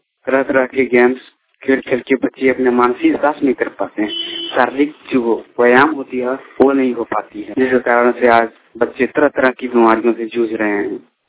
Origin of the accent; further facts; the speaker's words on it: Sirsa, Jharkhand, India; ग्राम Sirsa, post Sirsa, थाना मधुपुर, जिला देवघर का रहने वाला हूँ।